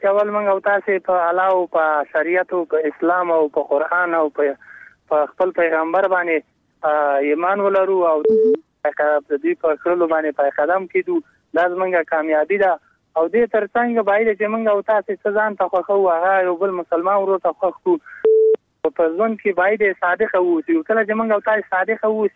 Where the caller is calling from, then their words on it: Parwan, Afghanistan; دا پروان ولایت غربان شینوار ولسوالۍ نه.